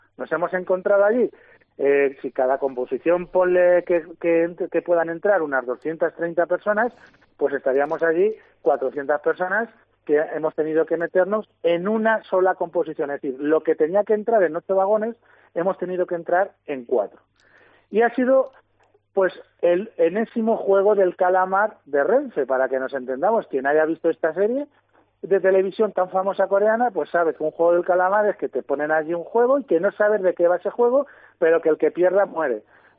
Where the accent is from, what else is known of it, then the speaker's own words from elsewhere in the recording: Daimiel, Castilla-La Mancha, Spain; yo soy de Daimiel y voy todos los días a Ciudad Real a coger el Avant